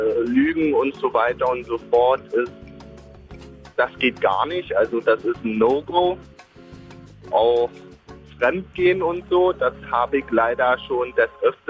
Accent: Berlin, Germany; Ich komme aus Berlin-Friedrichshain, richtig.

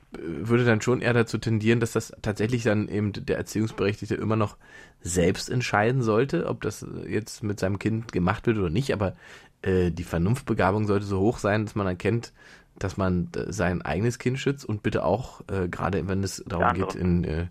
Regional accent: East Germany, Germany; ich komme ja aus der DDR ursprünglich.

